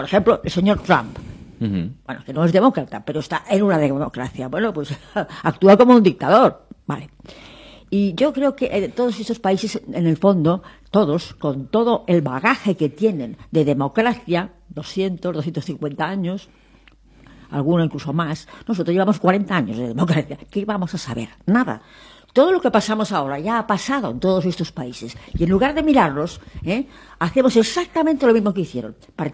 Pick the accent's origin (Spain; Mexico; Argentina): Spain; Castile and León; Yo soy leonés, no soy... Yo soy inquero, no soy de Manacá.